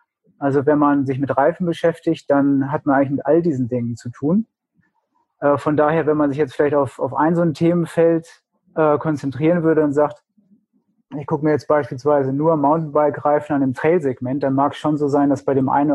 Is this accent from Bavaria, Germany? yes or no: no; Hanover, Lower Saxony, Germany; Ich komme aus Hannover.